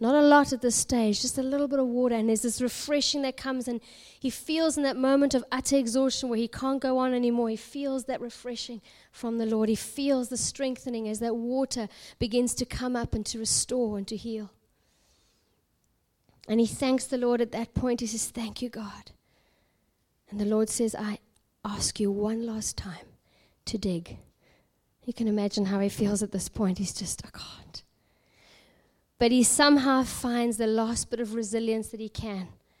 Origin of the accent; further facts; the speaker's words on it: South Africa; And I come from South Africa. They mine gold and diamonds.